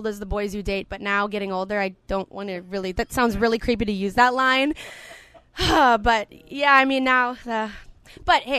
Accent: Canada; I'm a Canadian, so I can say this because

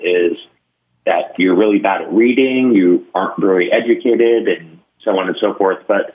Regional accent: Los Angeles, California, United States; I was born and raised actually in Los Angeles in that area

